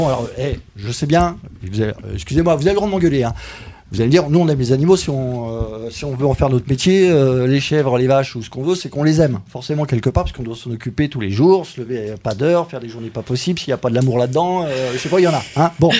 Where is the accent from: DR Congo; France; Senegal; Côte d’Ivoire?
France; Paris, Île-de-France; Moi, je suis parisien à la base, donc excusez-moi.